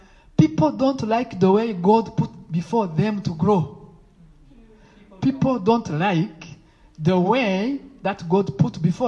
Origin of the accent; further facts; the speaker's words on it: Burundi; English is a second language; I come from Burundi myself, in Central Africa. Very small country. With 12 million of people only.